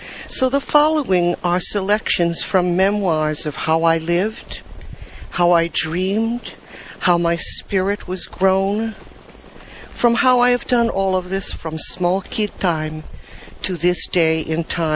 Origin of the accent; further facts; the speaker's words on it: Hawaii, United States; I am a Hawaiian author, writer, artist, and activist.